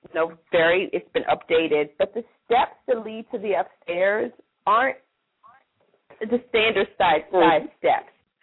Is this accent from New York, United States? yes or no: no; Callao, Virginia, United States; my friend for over 20 years finally got to go to my hometown, and I will say where I'm from, Callio, Virginia. Very country, rural town. Most people can't find it on the map.